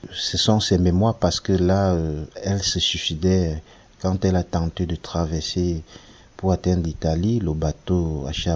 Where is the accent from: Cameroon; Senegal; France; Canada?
Cameroon; moved away as an adult; moi je suis du Cameroun. Déjà, il faut savoir que je suis parti du Cameroun pour des problèmes politiques, pour des problèmes académiques, quoi.